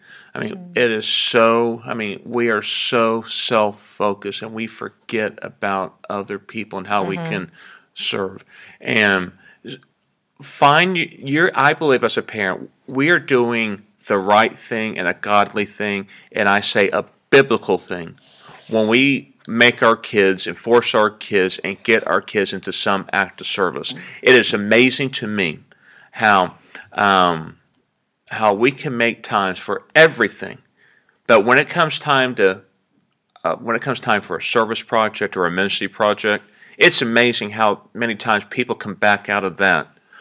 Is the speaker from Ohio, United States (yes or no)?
yes; Ohio, United States; Listen, I'm from Ohio. I don't know what you Tennessee people did.